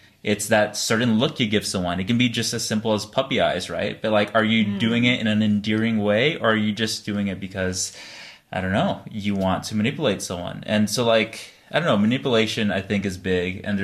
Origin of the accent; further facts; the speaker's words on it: Las Vegas, Nevada, United States; But growing up in Vegas, like, hookup culture is very intense, and it's not healthy whatsoever